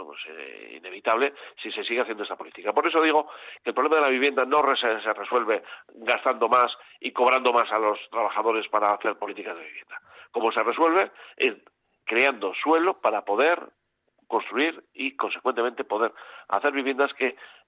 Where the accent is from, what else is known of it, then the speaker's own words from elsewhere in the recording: Basque Country, Spain; los vascos estamos en Europa